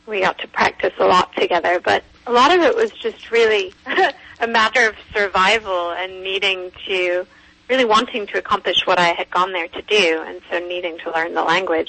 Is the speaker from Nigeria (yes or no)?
no; England, United Kingdom; I grew up in England